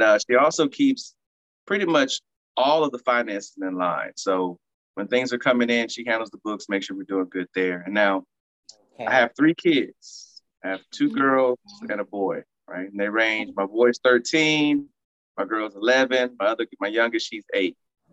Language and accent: English; Stuttgart, Baden-Württemberg, Germany; also born or lived in Alabama, United States; I was actually born in Stuttgart, Germany.